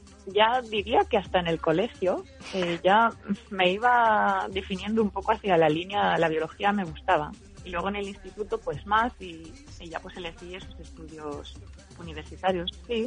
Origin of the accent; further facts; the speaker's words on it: Alicante, Valencian Community, Spain; Pues yo soy de Alicante, uh-huh. Y allí realicé mis estudios universitarios y mi tesis doctoral en Elche.